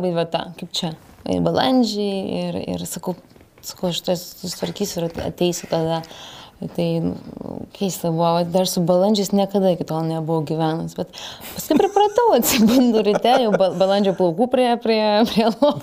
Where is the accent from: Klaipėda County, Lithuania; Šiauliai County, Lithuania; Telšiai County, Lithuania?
Klaipėda County, Lithuania; Klaipėda; now in Vilnius, Lithuania; aš iš Klaipėdos atvažiavus į Vilniui Fabus